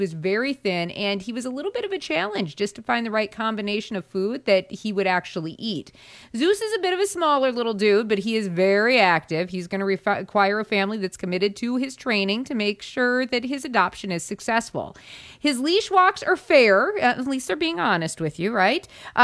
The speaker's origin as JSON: {"language": "English", "region": "South Dakota", "country": "United States", "tie": "born or raised there", "also_born_or_lived": "Minnesota", "said": "I grew up in South Dakota. Then we moved to Minnesota, and then we moved here."}